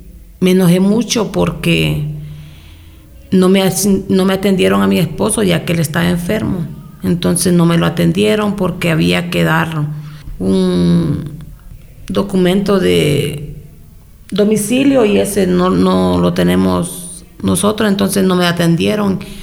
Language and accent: Spanish; Honduras; Son recuerdos que los tengo en mi mente, en mi corazón, de mi tierra, Honduras.